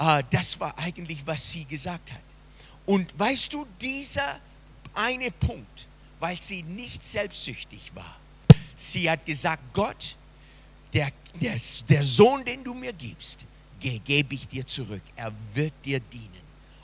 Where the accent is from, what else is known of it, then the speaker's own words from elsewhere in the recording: Florida, United States; now in Germany; Bei uns in Florida, da kommt der ganze Regen, was hier in 2-3 Wochen regnet, kommt in eine halbe Stunde runter.